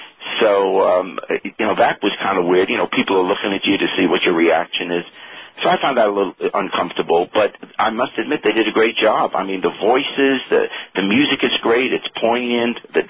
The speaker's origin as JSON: {"language": "English", "region": "New York", "country": "United States", "tie": "born or raised there", "said": "Well, I grew up in New York. I went to PS 99, Russell Sage Junior High, Forest Hills High School. Yeah, parents lived there for 32 years."}